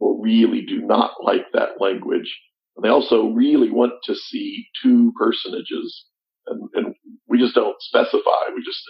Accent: Missouri, United States; my experience growing up in Eastern Jackson County, Missouri, the 1970s, 80s

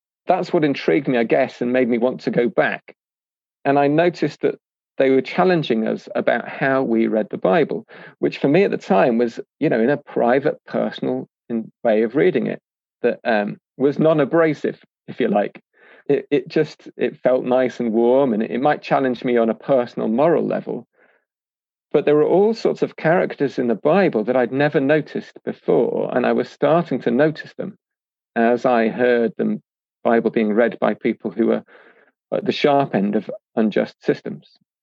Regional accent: Wales, United Kingdom; So I'm from Anglesey, which is a small island off Wales

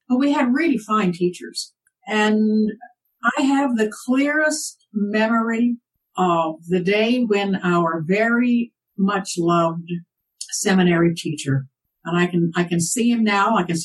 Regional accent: Provo, Utah, United States; also born or lived in Salt Lake City; now in Walnut Creek, United States; I was born in Salt Lake City, fourth generation Mormon on both sides. Many, many ancestors who came to Utah before the railroad. And I grew up there in Provo primarily, went to BYU

